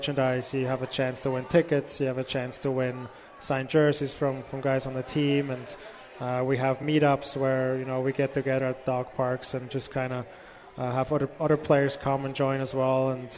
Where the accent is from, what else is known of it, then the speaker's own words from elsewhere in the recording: Switzerland; growing up in Switzerland, you're exposed to it.